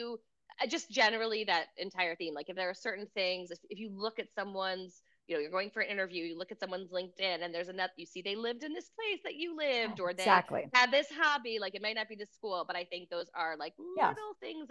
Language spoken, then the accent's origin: English; Maryland, United States; Very, I'm from Maryland. As you know, we, no matter what, we have a lot of excitement around Maryland, around our flag.